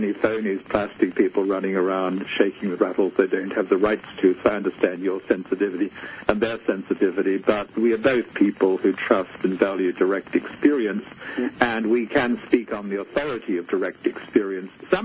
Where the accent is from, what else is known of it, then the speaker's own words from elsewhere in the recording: Australia; I'm just a boy from the bush. I'm an Australian. I'm not a Mohawk Indian.